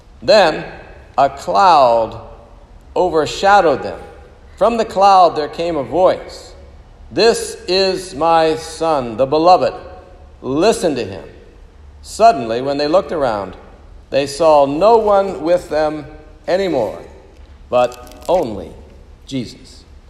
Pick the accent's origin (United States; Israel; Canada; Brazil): United States; Ohio; I read that with great interest because growing up in Ohio, I'd met some of these people, I think, that he talks about in his book.